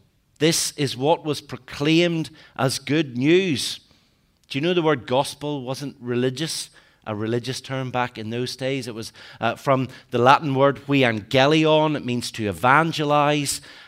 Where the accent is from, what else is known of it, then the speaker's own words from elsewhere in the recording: Belfast, Northern Ireland, United Kingdom; There's a joke in my hometown, Belfast, that it was sailing when it left us.